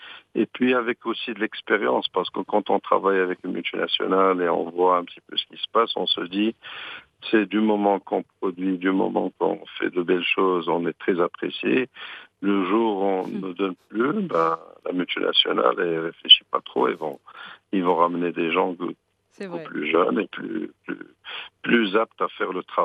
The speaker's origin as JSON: {"language": "French", "country": "Morocco", "said": "J'ai décidé de quitter cette multinationale, de rentrer chez moi au Maroc, de lancer une franchise dans le monde de l'immobilier."}